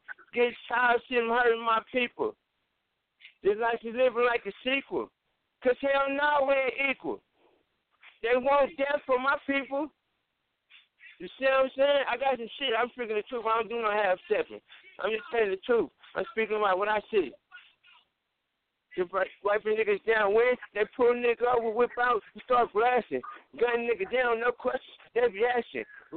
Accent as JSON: {"language": "English", "town": "East Palo Alto", "region": "California", "country": "United States", "said": "I'm from Northern California, the Bay Area, East Palo Alto"}